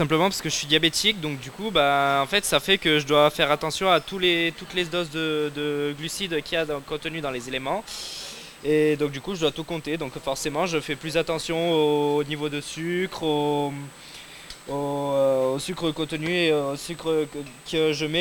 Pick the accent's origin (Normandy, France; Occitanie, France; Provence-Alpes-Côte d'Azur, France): Occitanie, France; Florac; je suis de Florac et je travaille à la Clusaz en Haute-Savoie